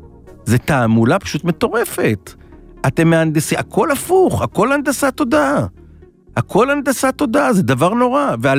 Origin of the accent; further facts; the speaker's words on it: Kiryat Shmona, Northern District, Israel; born there; אני לוחם בחטיבת הקומנדו, עשיתי עד היום 227 ימי יום בשירות מילואים, ואני גם מפונה מקריית שמונה, עיר הולדתי האהובה. עיר של אנשים עם לב טוב, עזרה הדדית, ערכים של פעם